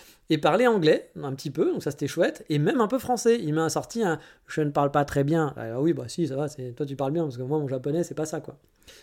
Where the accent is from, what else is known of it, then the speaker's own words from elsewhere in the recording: France; c'est très différent de chez nous en France.